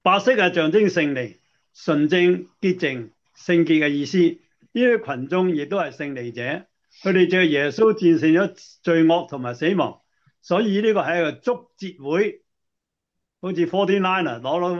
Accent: China; 血系通常我哋中国人讲话发生血案，即系咩意思啊？

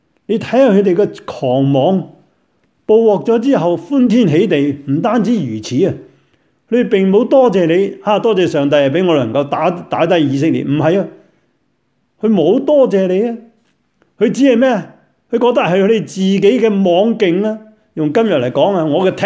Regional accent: China; 好似我哋中国人所讲啊

